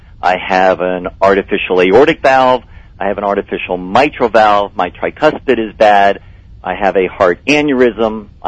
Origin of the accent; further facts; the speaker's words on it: North Miami Beach, Florida, United States; Born and raised in North Miami Beach, Florida. I'm a native Floridian.